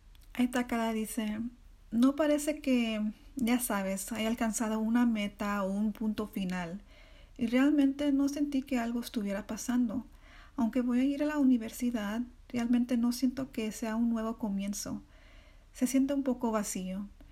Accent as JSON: {"language": "Spanish", "region": "California", "country": "United States", "tie": "born or raised there", "also_born_or_lived": "Sydney", "said": "soy música, compositora y tecnóloga en Los Ángeles. Nací en Sydney, Australia, pero crecí en California y Little Tokyo es un lugar que ha jugado un papel importante en mi vida en aprendiendo sobre mi herencia Nikkei."}